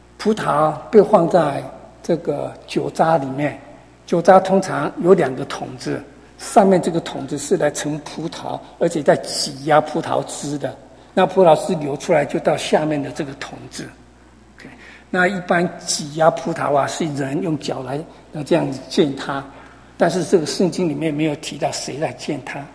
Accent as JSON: {"language": "Chinese", "country": "Taiwan", "tie": "born or raised there", "said": "我出生在台湾的农村，从小就看到农夫。"}